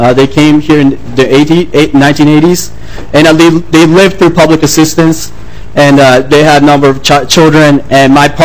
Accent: Japan; born there; English is a second language; completed their PhDs in Japan, and I was born in Japan. I speak three languages. I speak Japanese, I speak Sinhalese, and English is my last language.

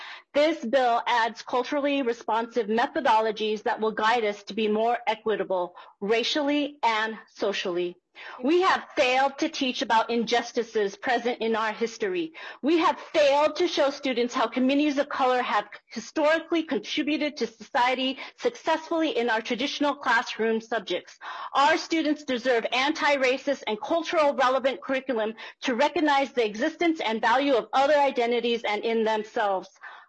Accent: California, United States; I grew up in California and entered kindergarten in 1979.

